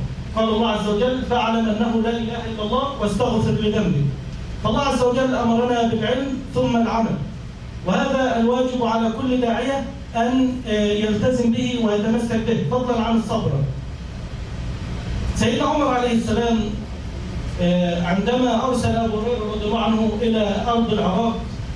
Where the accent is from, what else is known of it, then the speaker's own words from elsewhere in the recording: Egypt; عندنا في مصر ابتلينا والعياذ بالله